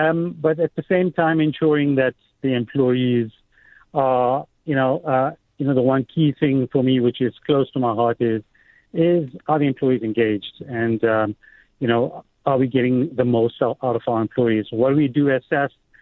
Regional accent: Thornville, KwaZulu-Natal, South Africa; Started off in a very little town called Thornville down in KZN in the Midlands. My dad was actually a farm manager, so grew up on a farm.

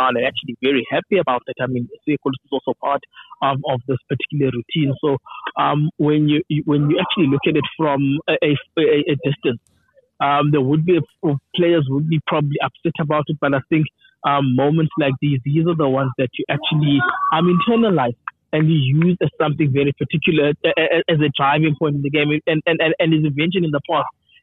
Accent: South Africa; so I'm short of saying that we as South African journalists are taking sides in a short bulletin.

